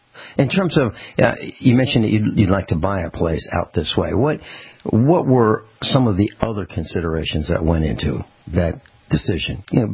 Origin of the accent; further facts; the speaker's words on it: Virginia, United States; We came from Virginia, and we traveled around the country.